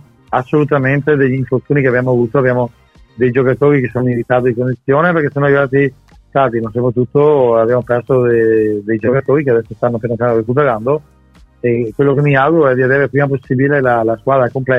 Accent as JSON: {"language": "Italian", "region": "Veneto", "country": "Italy", "said": "io gli auguro da buon veneto"}